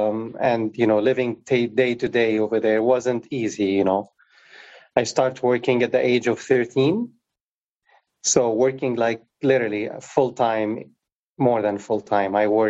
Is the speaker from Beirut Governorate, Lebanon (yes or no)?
yes; Beirut, Beirut Governorate, Lebanon; grew up in Beirut, you know, during the war. So the war started in 75, technically the year I was born.